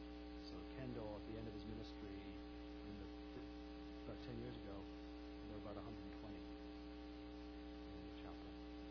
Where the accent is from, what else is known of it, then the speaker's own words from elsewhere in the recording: England, United Kingdom; I grew up in England.